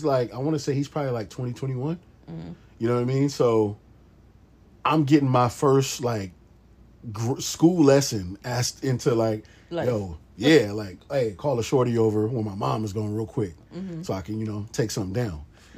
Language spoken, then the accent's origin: English; Long Beach, California, United States; I always shout out the city that I'm from. I'm from Long Beach. I'm from the East Side. It was pretty rough growing up.